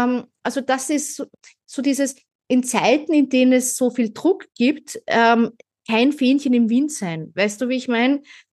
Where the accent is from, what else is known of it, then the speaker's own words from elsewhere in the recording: Austria; Als Österreicherin war ich über Jahre hinweg begeistert über die Möglichkeiten, die es in Deutschland gibt